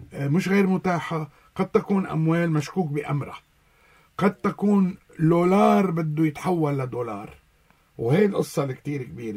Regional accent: Lebanon; عندنا بلبنان

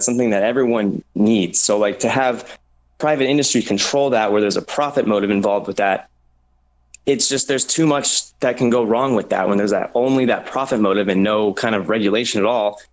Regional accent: Arizona, United States; I'm from Arizona.

